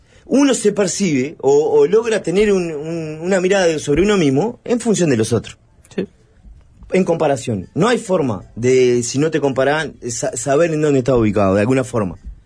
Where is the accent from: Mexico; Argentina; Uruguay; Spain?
Uruguay